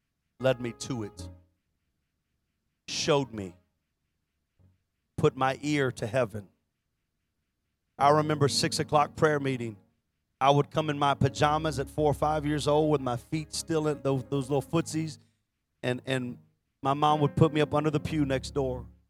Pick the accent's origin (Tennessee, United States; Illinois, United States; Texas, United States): Texas, United States; Windcrest; I remember growing up in Windcrest, and my grandmother on my mom's side lived with us for a while